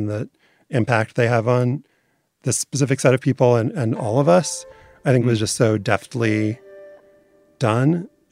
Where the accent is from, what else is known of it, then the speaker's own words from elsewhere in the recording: New Orleans, Louisiana, United States; because I'm from New Orleans, and Van did that show differently.